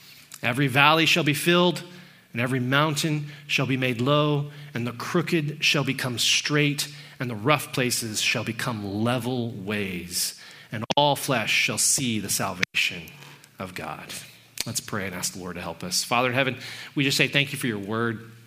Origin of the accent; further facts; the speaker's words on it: United States; now in Canada; Now, I'm an American, so I don't give a lot of consideration to royalty